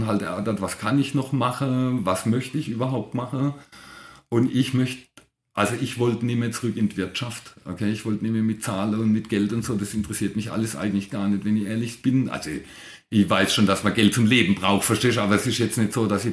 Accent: Eppingen, Baden-Württemberg, Germany; weil ich zu viel Heimweh gehabt, einfach nach Eppingen, wo ich herkomme.

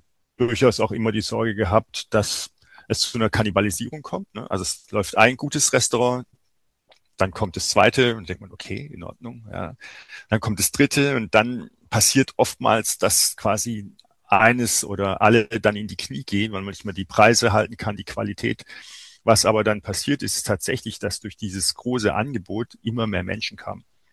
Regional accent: Mannheim, Baden-Württemberg, Germany; Und als Mannheimer ist man das gewohnt.

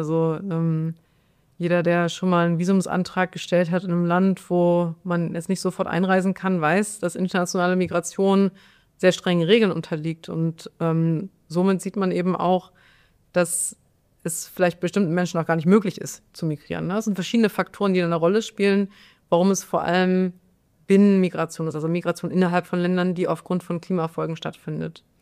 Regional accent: Bremen, Germany; ich komme aus Bremen, aber an der Grenze zu Niedersachsen

